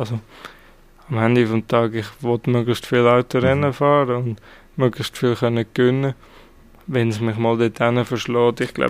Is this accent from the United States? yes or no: no; Switzerland; Ich weiss, dass es nicht einfach ist, als Schweizer dort hineinzukommen.